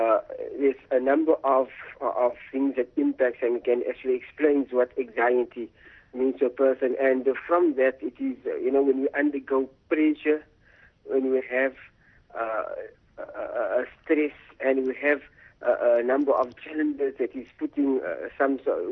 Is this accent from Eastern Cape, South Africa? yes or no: no; Cape Town, Western Cape, South Africa; Actually, I am from Cape Town, South Africa.